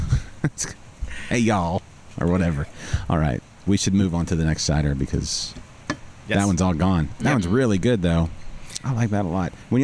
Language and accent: English; Arkansas, United States; I'm from Arkansas, so automatically, and they're probably the closest, I guess.